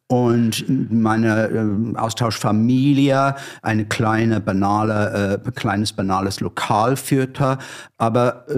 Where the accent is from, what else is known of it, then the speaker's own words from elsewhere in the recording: London, United Kingdom; German is a second language; ich stamme aus einer grüner, aber langweiliger Vorort von London. Auf der falschen Seite, der Südostseite.